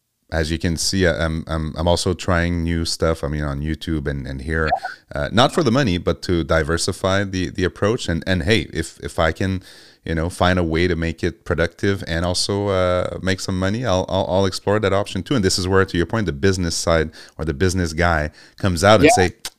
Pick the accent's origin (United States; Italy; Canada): Canada; Montreal, Quebec; Well, I'm from Montreal, so I can relate the 6 months of the year.